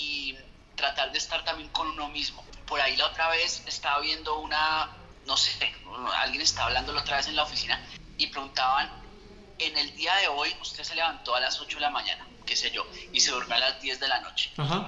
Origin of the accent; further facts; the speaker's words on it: Popayán, Cauca, Colombia; now in Bogotá, Colombia; yo ahorita vivo en Bogotá, pero yo soy de Popayán. Entonces, yo, pues, qué sé yo, me gradué del colegio en Popayán y me fui a estudiar a Cali, que es cerca de Popayán, pues es a 2 horas.